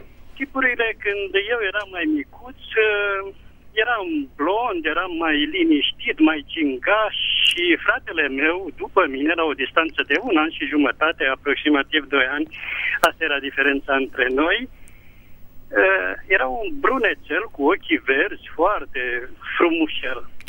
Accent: Ialomița County, Romania; și sunt din Ialomița.

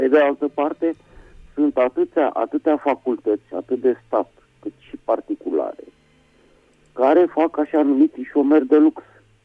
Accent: Bucharest, Romania; din București.

